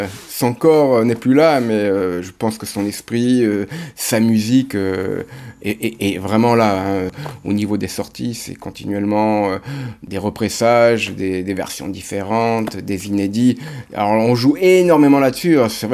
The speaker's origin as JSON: {"language": "French", "town": "Cannes", "region": "Provence-Alpes-Côte d'Azur", "country": "France", "said": "À savoir que moi, je viens de la ville de Cannes"}